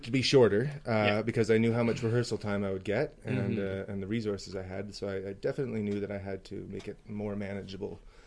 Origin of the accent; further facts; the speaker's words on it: Ontario, Canada; I came here from Toronto. I grew up in Ontario.